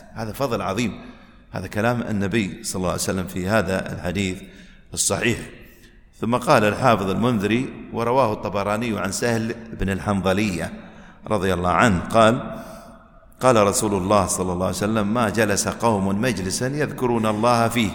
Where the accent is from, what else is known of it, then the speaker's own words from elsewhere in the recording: United Arab Emirates; ونسأله عز وجل يحفظ بلادنا الإمارات من كل سوء ومن كل فتنة